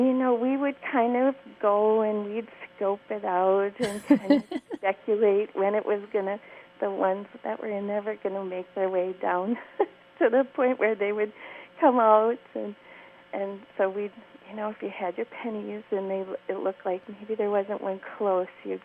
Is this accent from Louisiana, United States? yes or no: no; Cohasset, Massachusetts, United States; I grew up in Cohasset